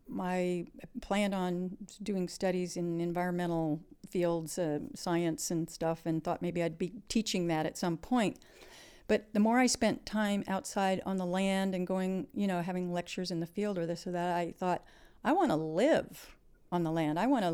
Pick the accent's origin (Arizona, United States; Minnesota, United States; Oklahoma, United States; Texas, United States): Oklahoma, United States; Fort Sill; born there; I was born in Otten, Oklahoma, actually in Fort Sill, where Geronimo was imprisoned, 1953. And I traveled a lot, moved a lot, went to school in a lot of states because I was an Army brat